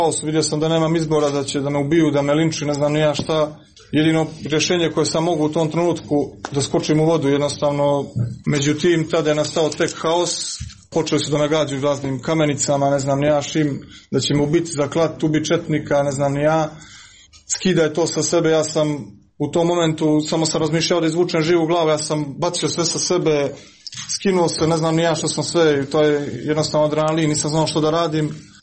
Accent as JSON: {"language": "Serbian", "country": "Montenegro", "said": "ja sam vaterpolista, nisam nikakav huligan, ja sam sportista, Crnogorac sam"}